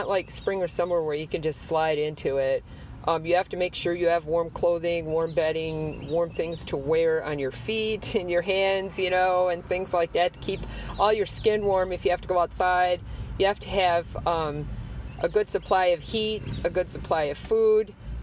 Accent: Wisconsin, United States; I know we're from Wisconsin, way, way up north. And the winters could go all the way to the end of March.

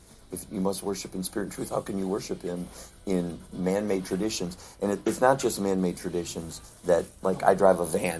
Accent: Wisconsin, United States; We're originally from Wisconsin, but now we travel full-time.

